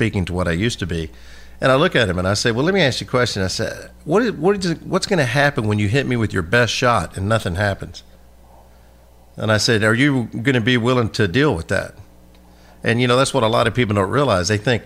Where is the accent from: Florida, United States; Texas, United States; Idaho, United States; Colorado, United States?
Texas, United States; Carthage; It's a band called … from Carthage, Texas, my hometown.